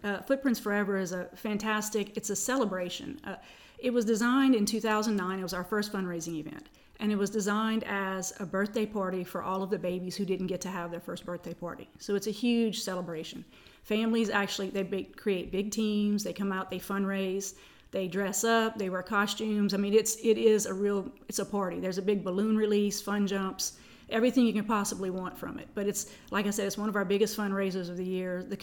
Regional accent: Lafayette, Louisiana, United States; I grew up here in Lafayette. I went to Karen Crow High School, graduated from LSU

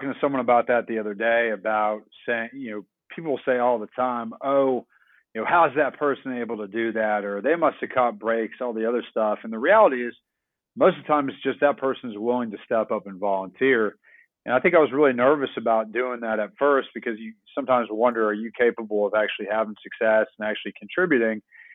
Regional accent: Connecticut, United States; now in Tennessee, United States; I'm from Connecticut originally.

